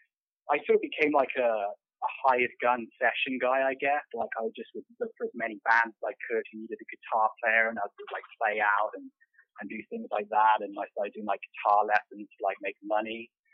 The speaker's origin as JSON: {"language": "English", "town": "San Diego", "region": "California", "country": "United States", "tie": "born there", "said": "I have dual citizenship, so I was born in San Diego. My parents actually were living there briefly while my dad worked here for a company."}